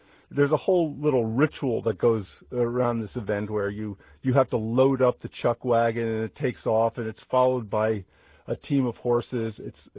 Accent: San Francisco, California, United States; I guess my favorite is my hometown, San Francisco

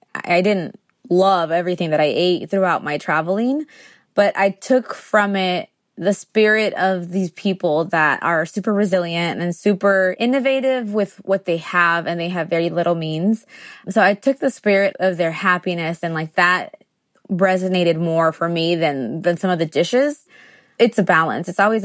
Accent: Tijuana, Baja California, Mexico; also born or lived in San Diego, United States / Guadalajara, Mexico; now in United States; I was born in San Diego, but we lived in Tijuana. And then when we left Tijuana in the 90s to San Diego, we still had one foot in each country.

